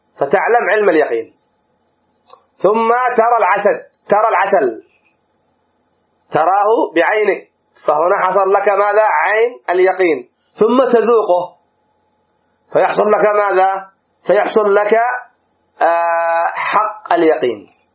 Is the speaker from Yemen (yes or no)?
yes; Yemen; كما هو الحال عندنا في اليمن، نعم رأينا وعشنا وذقنا مرارة الخروج